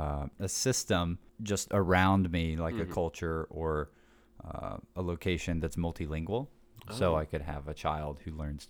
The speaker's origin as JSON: {"language": "English", "town": "Snellville", "region": "Georgia", "country": "United States", "tie": "born or raised there", "lives_now": "Dunwoody, United States", "said": "I was born in a hospital that was not in Snellville, so technically no. But okay. I grew up in Snellville until fourth grade."}